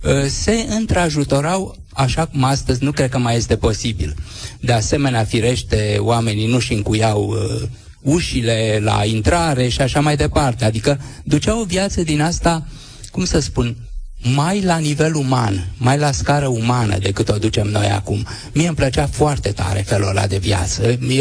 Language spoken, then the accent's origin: Romanian; Romania; știind că sunt român